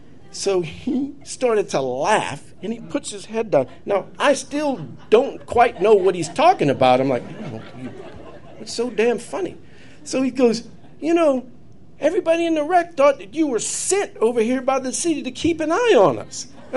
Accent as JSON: {"language": "English", "region": "Louisiana", "country": "United States", "tie": "born or raised there", "said": "growing up in Louisiana, there's certain towns, like Chalmette is one of them"}